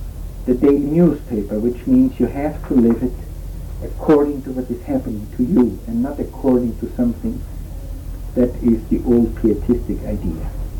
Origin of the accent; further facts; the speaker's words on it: Brazil; now in United States; We are both from Brazil. We belong to the Evangelical Church of Lutheran Confession in Brazil.